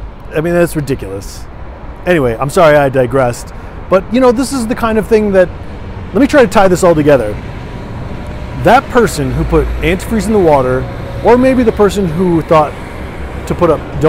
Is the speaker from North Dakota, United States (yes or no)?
no; Michigan, United States; let's say I had never left my hometown in Michigan, where I grew up.